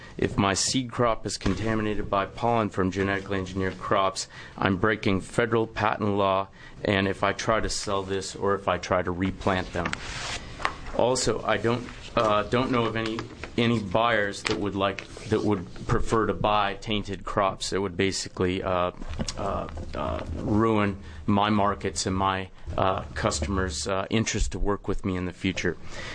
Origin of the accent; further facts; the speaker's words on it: Oregon, United States; I'm a farmer from Southern Oregon, and I'm here because I support HB 4122.